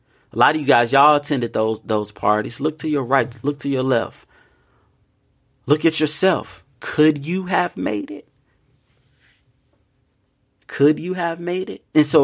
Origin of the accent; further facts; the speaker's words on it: Chicago, Illinois, United States; Look, let me tell you something. I'm from Chicago, man.